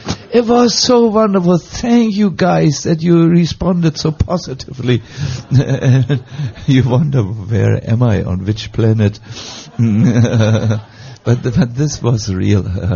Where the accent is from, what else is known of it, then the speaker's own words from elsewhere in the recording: Germany; English is a second language; I know Prashanta wouldn't say this, but we are from Germany, we say such things.